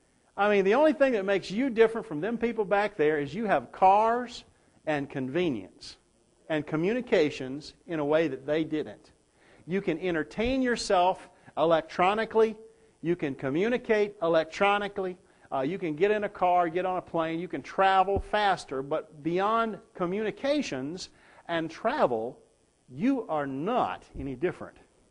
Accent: the South, United States; And here I am fresh from the South, and I got three things in an elevator with me.

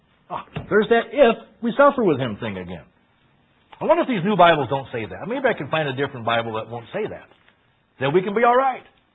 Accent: South Dakota, United States; I wish I was from the South more than I am. This South of South Dakota just doesn't do it.

